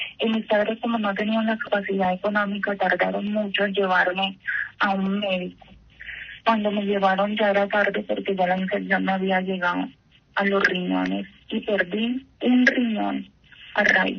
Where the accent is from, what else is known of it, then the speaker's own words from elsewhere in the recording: Apartadó, Antioquia, Colombia; Bueno, yo viví, soy de Apartado, viví en Apartado.